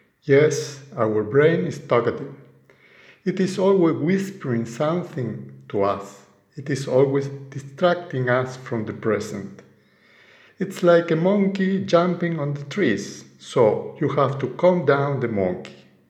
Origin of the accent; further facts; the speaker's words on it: Argentina; English is a second language; I am from Argentina, and I want to share my thoughts about ice skating and speaking English as a foreign language.